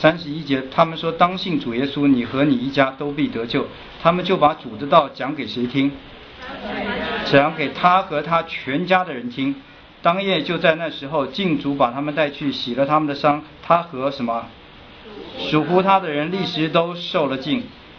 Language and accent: Chinese; China; 那因为我们是中国人